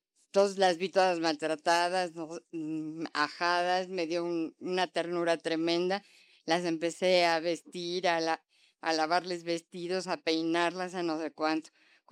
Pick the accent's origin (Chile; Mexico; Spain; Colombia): Mexico; Como mujer mexicana, quiero hacer un museo y dejárselo a México